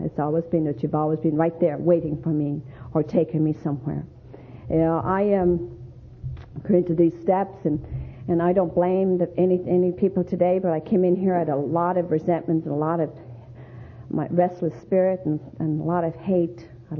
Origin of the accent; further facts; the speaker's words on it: Ireland; moved away; because I came from Ireland and they really didn't know, and I came from a large family